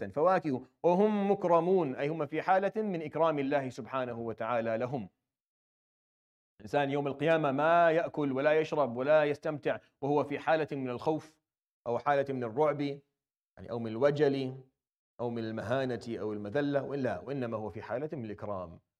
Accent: Syria; بيقولوا عندنا في سوريا،

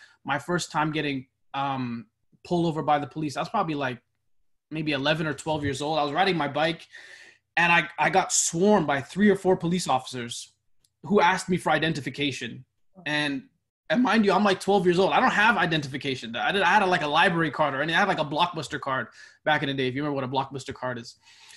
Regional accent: Canada; I'm Oromo ethnically, which is an ethnic group in Ethiopia. But I mean, when I grew up in Canada, I didn't have any connection with Africa, right? I was born in Canada.

